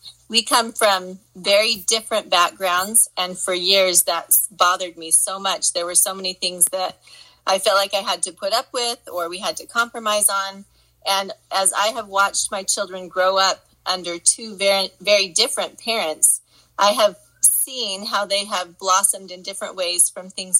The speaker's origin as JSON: {"language": "English", "town": "Cache Valley", "region": "Utah", "country": "United States", "said": "we hail from the Valley, Cache Valley in northern Utah."}